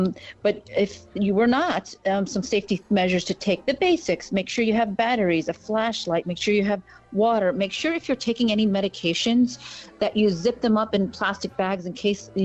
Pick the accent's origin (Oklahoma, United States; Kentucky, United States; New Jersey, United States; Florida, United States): Florida, United States; because I grew up in Florida. I actually went to school in Tampa.